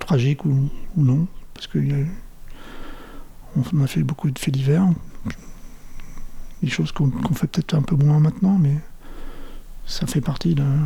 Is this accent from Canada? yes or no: no; Reims, Grand Est, France; born there; now in Montpellier, France; Je suis né à Reims, mais j'habite ici depuis 35 ans. C'est là où j'ai vécu plus de la moitié de ma vie quand même.